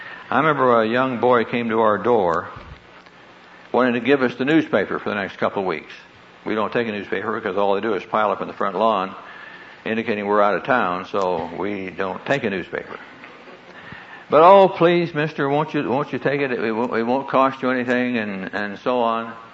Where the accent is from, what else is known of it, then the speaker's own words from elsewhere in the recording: Neola, Iowa, United States; I'm from Neola, Iowa, population 900. And this is all strange.